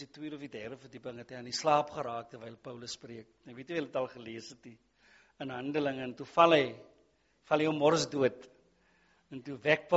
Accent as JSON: {"language": "Afrikaans", "town": "Worcester", "region": "Western Cape", "country": "South Africa", "tie": "born or raised there", "said": "ek is van Woester, oorspronkelijk daar"}